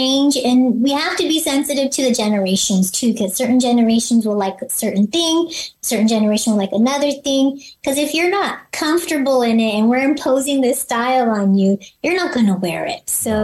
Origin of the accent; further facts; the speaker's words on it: Riverside, California, United States; Riverside, I was born and raised in Inland Empire.